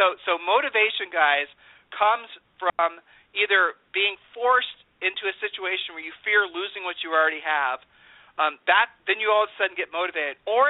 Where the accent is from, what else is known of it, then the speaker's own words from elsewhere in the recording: Columbus, Ohio, United States; we grew up in Columbus, Ohio, you know.